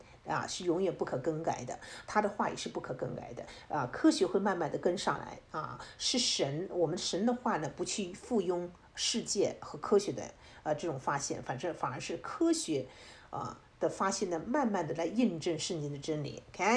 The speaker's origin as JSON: {"language": "Chinese", "country": "China", "said": "我们如果是把按照我们中国人的这种语言，按照中国人的文化背景去理解的话，就会有偏差"}